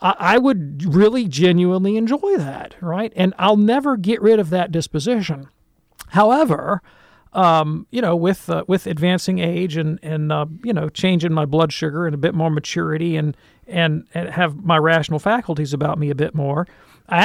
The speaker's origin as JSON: {"language": "English", "region": "the South", "country": "United States", "tie": "born or raised there", "said": "I grew up in the South. You know, my great aunt had a pecan tree in her front yard"}